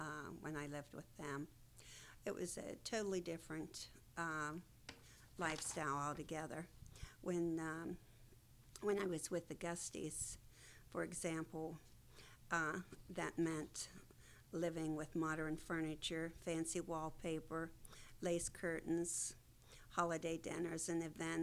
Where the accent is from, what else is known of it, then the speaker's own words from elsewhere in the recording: Osage, West Virginia, United States; I am from West Virginia, Scott's Run, a co-camp area that is made up of 13 communities. I'm from the Osage community. I was born when my parents lived in Osage, and I continue to live.